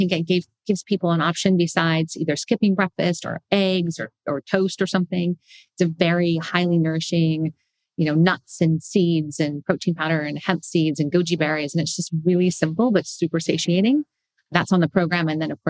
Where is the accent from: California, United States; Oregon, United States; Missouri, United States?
California, United States; Bay Area; I'm a foodie. I mean, I came from the Bay Area, for God's sake.